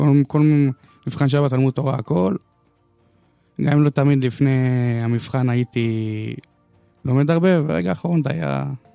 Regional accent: Ashdod, Southern District, Israel; אני אשדודי.

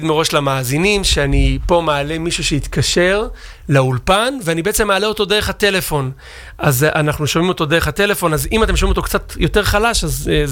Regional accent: Jerusalem, Jerusalem District, Israel; כי אני מירושלים, אני לא מספיק יודע

